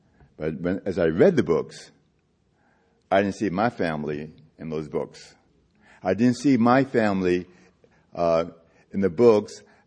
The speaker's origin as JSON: {"language": "English", "town": "New York City", "region": "New York", "country": "United States", "tie": "born or raised there", "said": "Because I loved growing up in Harlem. Harlem, well, why shouldn't I love it? That's where I was raised in a foster home, right? My foster parents were in Harlem."}